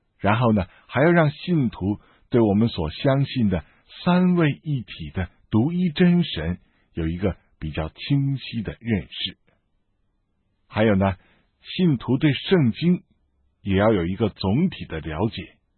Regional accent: China; 我们中国人更愿意用行为来衡量人的改变

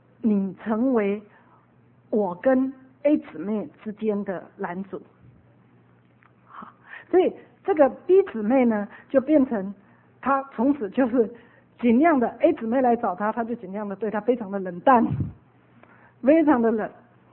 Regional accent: China; 我们中国人哦，特别是孩子小时候哈、哦，从小就把孩子抱在旁边睡觉

